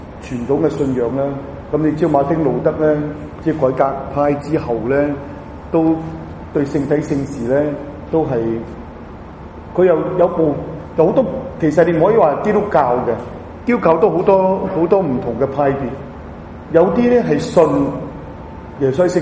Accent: China; 我大聲叫一聲，我話從中國嚟嘅咁啊

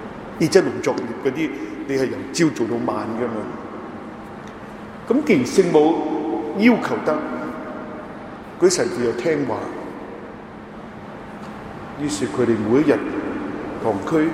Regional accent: Hong Kong; 因為我從香港來嘛，

